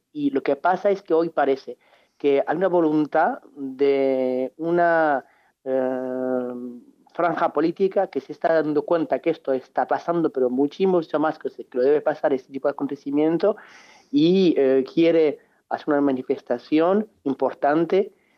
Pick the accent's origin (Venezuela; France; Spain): France; como ciudadano francés de condición judía